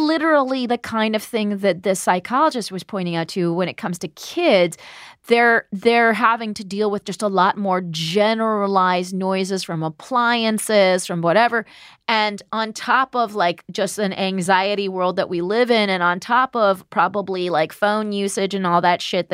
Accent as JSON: {"language": "English", "town": "Palm Springs", "region": "California", "country": "United States", "tie": "born or raised there", "said": "I'm from Palm Springs, California. So right, I grew up in a small town, a weird small resort town, a retirement community."}